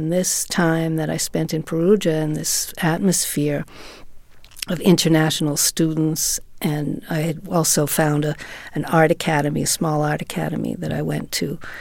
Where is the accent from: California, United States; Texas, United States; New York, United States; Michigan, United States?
New York, United States; New York City; because I was from New York City also, you know